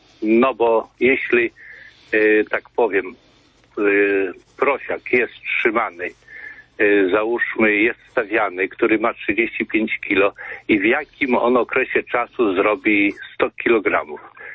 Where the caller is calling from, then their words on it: Lublin Voivodeship, Poland; Ja z Lubelskiego dzwonię.